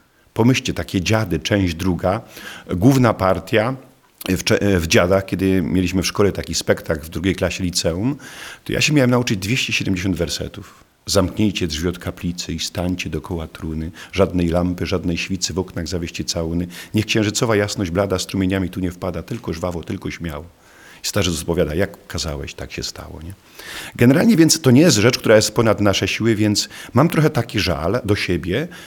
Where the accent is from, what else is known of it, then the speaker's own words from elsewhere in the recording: Mizerna, Lesser Poland, Poland; Pochodzę z wioski Mizerna, na Podhalu, kościół mieliśmy w Maniowach.